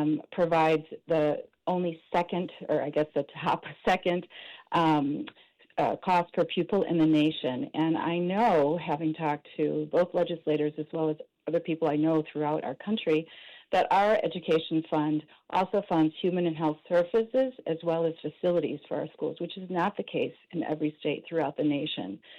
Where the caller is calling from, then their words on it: South Burlington, Vermont, United States; I am calling from South Burlington, and like many towns and cities in our state, we are facing another challenging budget year for our public schools.